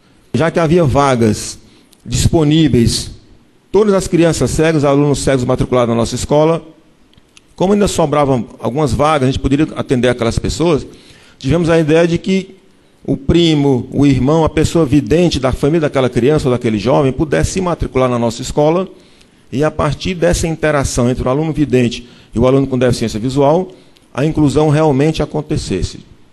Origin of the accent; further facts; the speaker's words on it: Brazil; que é uma outra grande deficiência nossa enquanto brasileiro. A gente não valoriza a nossa cultura.